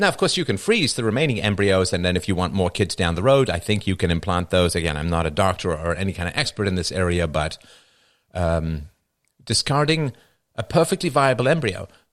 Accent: Ireland; born there; Well, I was born in Ireland, and Ireland has fallen.

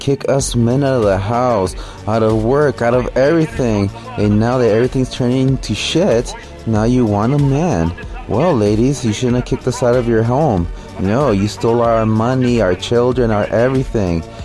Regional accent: United States; born there; And also, I was born here in the United States, so I don't have any fear of getting deported.

